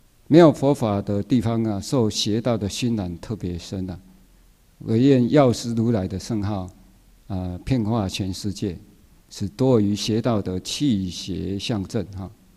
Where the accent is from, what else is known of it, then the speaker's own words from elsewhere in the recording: Taiwan; accent: Taiwanese Mandarin; 我说这个台湾国语啊，这个怕没有讲义，大家听不懂。